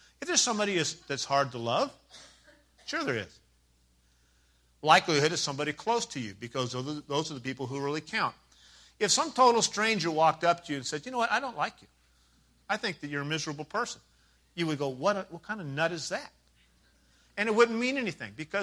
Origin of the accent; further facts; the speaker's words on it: United States; I'm just picking on the Church of America because I'm an American and I can do that.